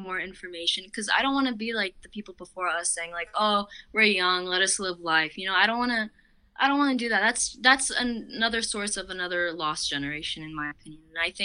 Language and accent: English; New Jersey, United States; I'm from New Jersey, and I've been to human activism since I was around 12 years old.